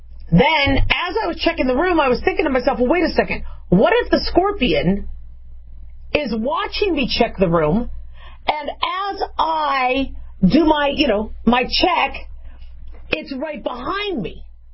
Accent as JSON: {"language": "English", "region": "Arizona", "country": "United States", "tie": "born or raised there", "said": "You know, I mean, I grew up in Arizona, so we had scorpions."}